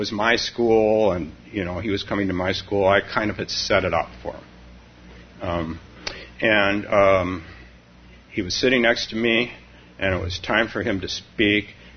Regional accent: West Coast, United States; I'm from the West Coast, and I went to Stanford University

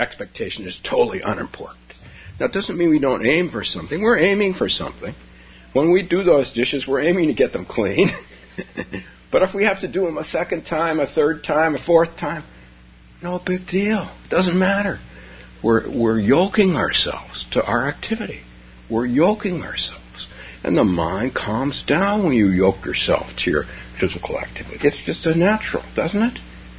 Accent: Palo Alto, California, United States; So I started a Zen group many, many years ago in my hometown of Palo Alto with Stanford students.

